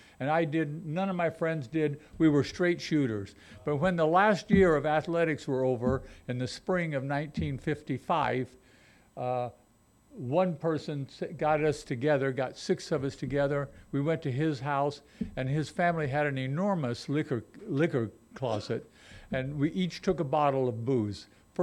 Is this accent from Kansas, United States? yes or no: yes; Pittsburg, Kansas, United States; also born or lived in Carlsbad, New Mexico; I was born in Carlsbad, New Mexico, February 13th, 1937, and my parents were both teachers, and we moved, after I was only about 6 months old, back to where they grew up, and that was in Pittsburgh, Kansas.